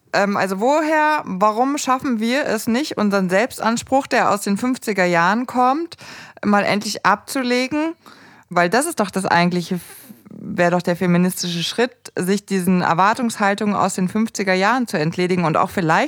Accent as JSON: {"language": "German", "town": "Erding", "region": "Bavaria", "country": "Germany", "tie": "born or raised there", "said": "wenn ich da irgendwo in Erding, wo ich aufgewachsen bin"}